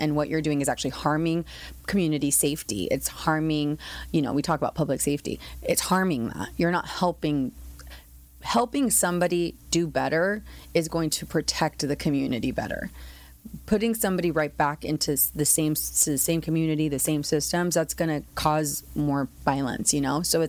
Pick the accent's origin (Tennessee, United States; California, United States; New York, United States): California, United States; San Diego; I'm from San Diego, and I had come from San Diego